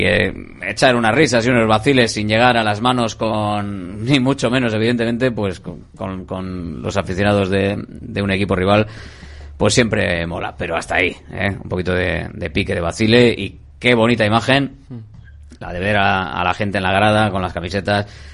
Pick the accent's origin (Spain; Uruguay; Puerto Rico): Spain; Escoriaza, Basque Country; Soy un pueblo de Guipúzcoa, de Escoriasa